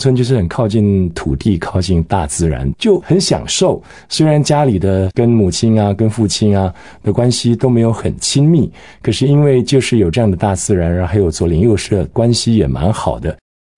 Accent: Singapore; 对对，我从小在新加坡长大，在新加坡出生啊

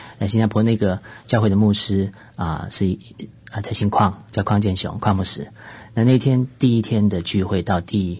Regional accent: Taiwan; 就是在我们当中有一个从台湾来的一个年轻人，他就说你在人看来都很不错，都很好，可是你其实正在过一个很不圣洁的生活

